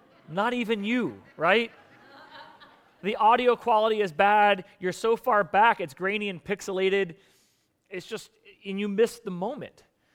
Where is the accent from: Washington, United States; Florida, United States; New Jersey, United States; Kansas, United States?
Florida, United States; My church was I grew up in South Florida. Okay, to see anything other than that which looks like South Florida, you have to get out of the state of Florida, which takes us 6 hours.